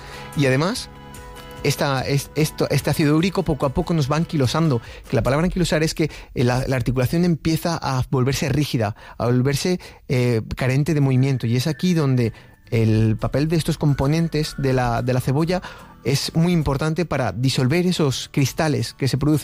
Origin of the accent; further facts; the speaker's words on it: Aragon, Spain; Claro, decíamos, sí, sí, es nuestro, es de aquí, de Aragón